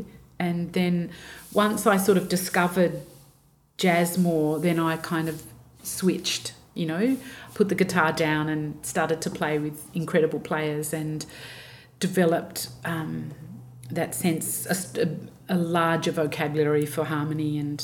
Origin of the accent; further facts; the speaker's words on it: Melbourne, Victoria, Australia; I grew up in Melbourne. I grew up in Oakley, and I went to, from year nine, I went to like a progressive school called Huntingdale Tech